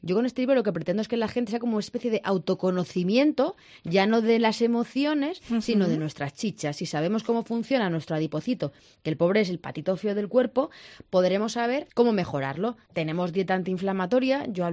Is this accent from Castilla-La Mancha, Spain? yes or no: yes; Belmonte, Castilla-La Mancha, Spain; Bueno, yo soy de Cuenca, yo soy de Belmonte, Cuenca, y yo tenía una farmacia rural en un pueblo de 500 habitantes.